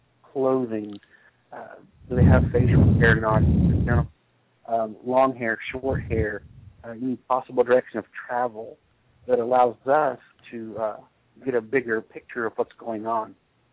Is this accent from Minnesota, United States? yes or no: no; North Carolina, United States; when I grew up in North Carolina, the officers were someone to respect them.